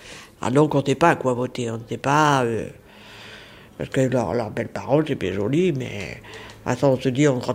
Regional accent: Lille, Hauts-de-France, France; Moi, je suis de Lille, moi.

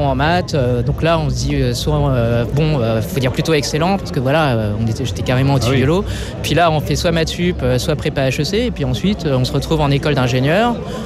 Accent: Brittany, France; J'ai grandi en Bretagne. Je suis né, j'ai grandi en France.

